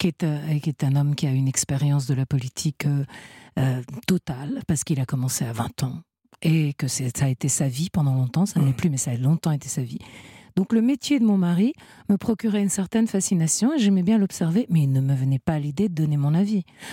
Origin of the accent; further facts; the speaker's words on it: Italy; now in France; j'ai obtenu ma naturalisation française. Et il faut expliquer quand on est naturalisé français. Donc maintenant, je suis française et italienne, bien sûr. J'ai gardé ma nationalité italienne, j'ai double nationalité.